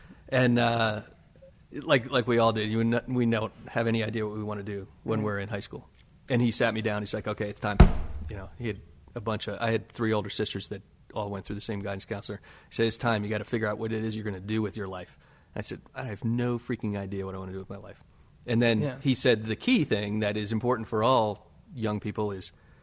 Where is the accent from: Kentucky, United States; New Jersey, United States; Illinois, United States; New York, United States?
New Jersey, United States; Clark; I was born in Plainfield, grew up in a little town called Clark.